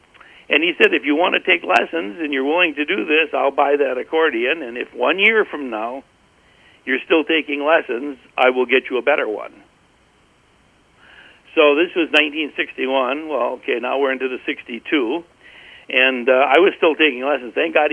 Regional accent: Manitowoc, Wisconsin, United States; I lived in Manitowoc on the lakeshore at the time. It's my hometown.

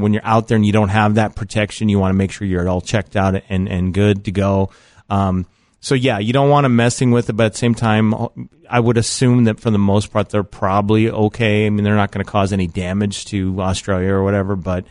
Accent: Midwest, United States; also born or lived in Arizona, United States; So that's always good, because, I mean, growing up in the Midwest, I still remember when I lived in Arizona

